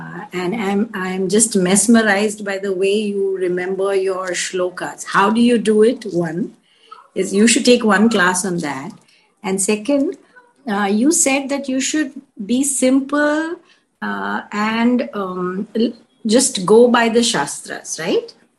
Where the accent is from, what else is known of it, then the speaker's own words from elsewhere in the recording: Mumbai, Maharashtra, India; I'm from Bombay. I have been listening to your YouTubes for quite some time